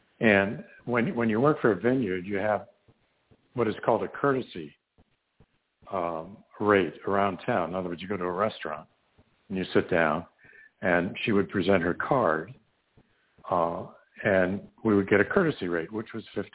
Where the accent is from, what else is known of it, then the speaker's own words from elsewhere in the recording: Detroit, Michigan, United States; born there; moved away as an adult; also born or lived in Columbus / Chicago / Connecticut / New York; I was born in Detroit, which is where my ancestral home is. And then right during college, I left there. And I've never gone back in terms of living there.